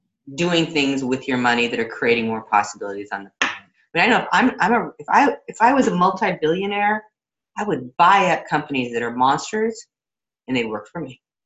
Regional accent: Seattle, Washington, United States; I have one coming up in Seattle, Washington, where my hometown, where I grew up.

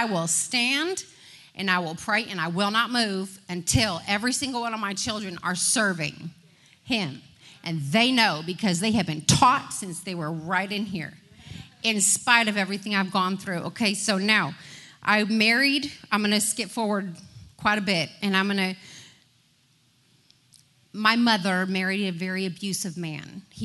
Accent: California, United States; I am from Southern California.

